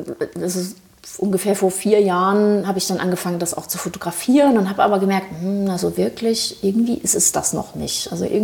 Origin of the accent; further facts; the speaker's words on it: Thuringia, Germany; also born or lived in Frankfurt am Main; now in Berlin, Germany; ich bin ursprünglich aus Thüringen, habe aber sehr, sehr lange in Frankfurt am Main gelebt und habe dort dann alle Zelte abgebrochen, Anfang 2017. Bin nach Berlin gekommen